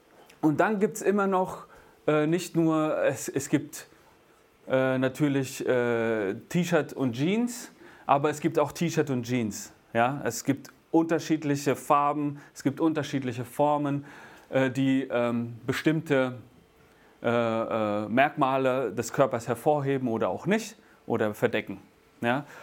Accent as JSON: {"language": "German", "town": "Niedernberg", "region": "Bavaria", "country": "Germany", "said": "Ich komme aus Niedernberg, aus der EFG Niedernberg. Das ist ganz im nördlichen Zipfel Bayerns. Ne? Also deswegen sagen wir Servus bei uns. Ja? Aber das ist das einzige Bayerische, das es bei uns in der Region gibt. Wir sind eher Richtung Hessen schon unterwegs."}